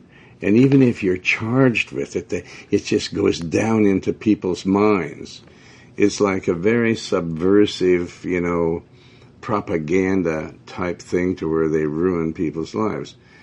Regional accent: Montana, United States; also born or lived in Joplin, Missouri; I was born in Missouri, and Joplin, Missouri, and raised in Montana. And I mean, didn't see any homosexuals up there.

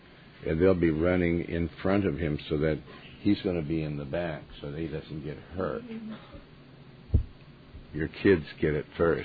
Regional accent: United States; I'm an American.

